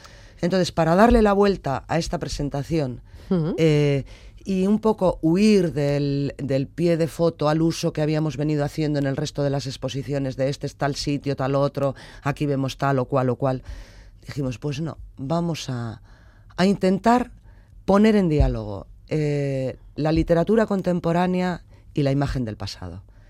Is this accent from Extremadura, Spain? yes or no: no; Bilbao, Basque Country, Spain; igual porque soy de Bilbao, pues a mí me conmueve